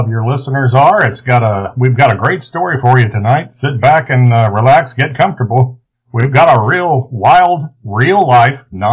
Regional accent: Cape Girardeau, Missouri, United States; Well, I grew up in Cape Girardeau, and I'm a little embarrassed to say, when I moved away, that's when I first heard of the story.

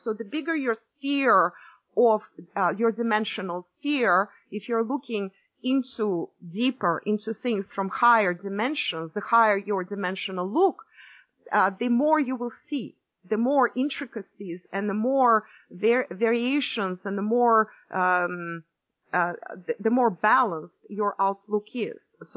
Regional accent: Russia; moved away; also born or lived in Cuba; I grew up in Russia and partially went to school in Russia, then after that I moved to the West, as well as I lived in the East. And I lived in Cuba, and I lived all over.

